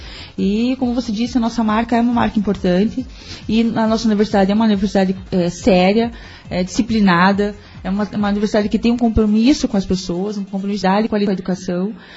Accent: Palmas, Tocantins, Brazil; eu saí de Palmas justamente para não ficar com essa... Porque como eu poderia ter ficado lá, mas lá eu ia ser sempre filha da minha mãe

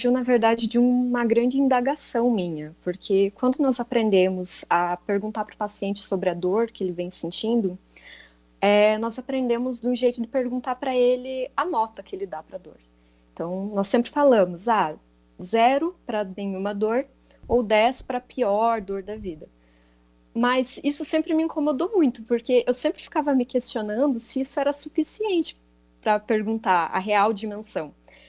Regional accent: Canoinhas, Santa Catarina, Brazil; eu sou de Canoinhas, minha família é toda daqui, eu estudei a minha vida toda em Canoinhas, em escola pública.

